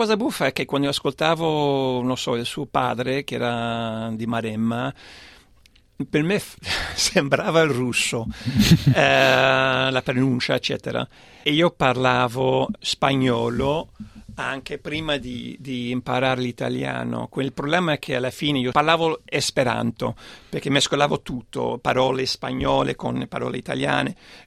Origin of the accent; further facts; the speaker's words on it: Ottawa, Ontario, Canada; born there; Italian is a second language; Nato in Ottawa, che è la capitale del Canada. Quando devo descriverlo agli italiani dico che è un po' come Bolzano o Val d'Aosta, dove la gente cresce parlando due lingue, no? Quindi in Ottawa, francese, inglese e così via.